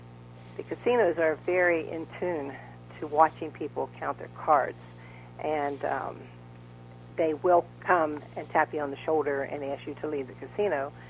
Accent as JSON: {"language": "English", "town": "Cincinnati", "region": "Ohio", "country": "United States", "said": "I'm originally from Cincinnati, Ohio."}